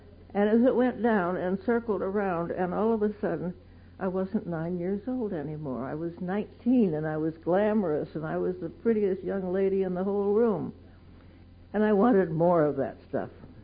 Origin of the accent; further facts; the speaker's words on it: Dallas, Pennsylvania, United States; also born or lived in Kingston; I hail from Pennsylvania originally. The northeastern Pennsylvania. I was born in Kingston. And we lived later on in a little town called Dallas, Pennsylvania.